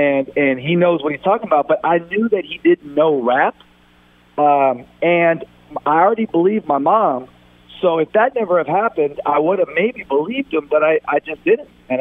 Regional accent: Pacific Palisades, California, United States; I grew up in the Pacific Palisades for my age group.

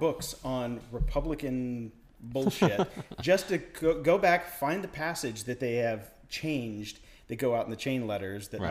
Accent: Pittsburgh, Pennsylvania, United States; born there; I was born in Pittsburgh.

